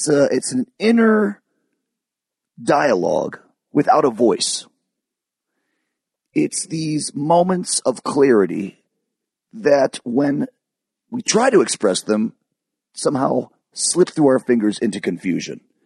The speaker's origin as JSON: {"language": "English", "region": "California", "country": "United States", "tie": "born there", "said": "were walking around with palm trees and 75-degree weather in California. With all due respect to my home state or my birth state, I like cold weather."}